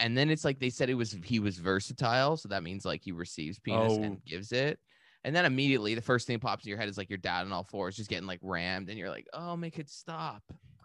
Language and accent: English; Canada; Is this America? I'm Canadian. You know, we don't roll like that.